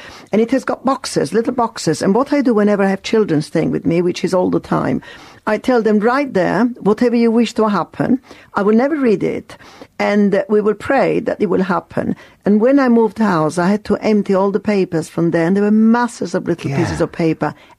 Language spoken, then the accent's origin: English; Sicily, Italy; now in United Kingdom; I live very well with two lives because I'm a Sicilian and I'm an English woman. I vote in Britain. I'm very devoted to Britain. It's my new country. It took me 30 years to apply for citizenship, but I'm as British as you are